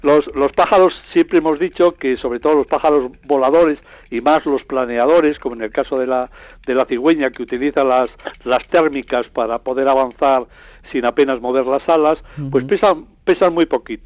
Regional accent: Vitoria, Basque Country, Spain; Yo recuerdo de chaval, en Vitoria, en todas las iglesias había cigüeñas

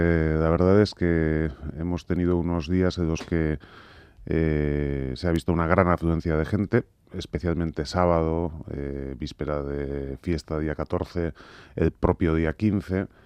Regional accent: San Sebastián, Basque Country, Spain; yo creo que ha sido irrespetuosa absolutamente y ofensiva para los que somos donostiarras

